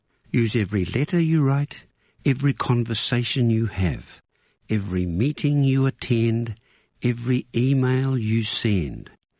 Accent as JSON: {"language": "English", "town": "Matamata", "region": "Waikato", "country": "New Zealand", "said": "I'm a hillbilly from Matamata"}